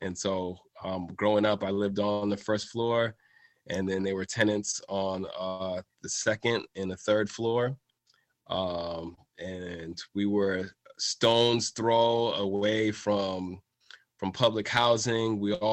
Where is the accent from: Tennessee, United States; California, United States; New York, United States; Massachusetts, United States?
Massachusetts, United States; Boston; a lot of these characters are inspired by people I grew up with in Boston